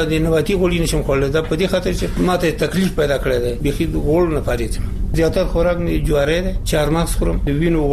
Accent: Nuristan, Afghanistan; مونږ د نورستان یو

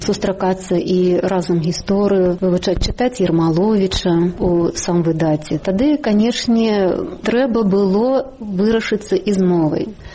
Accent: Savani, Minsk Region, Belarus; Я сама са Сталпцовскага района, альбо, як кажуць у мясцовасці, старэйшая са Сталпетчыны. Вёска мая называецца Савані, і Савані, і Савоні, два варыянты. Недалёка радзімая Куба Коласа.

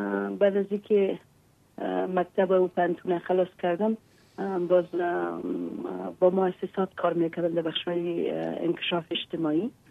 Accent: Takhar, Afghanistan; در ولایت ما وجود داره، در ولایت تخار مثل که در کلی ولایات ما مشکلات داریم

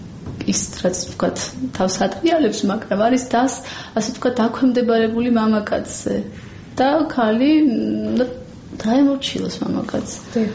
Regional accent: Racha-Lechkhumi and Kvemo Svaneti, Georgia; წარმოშობით რა ჭველი ვარ, რაჯაში მაქვს სოფელი

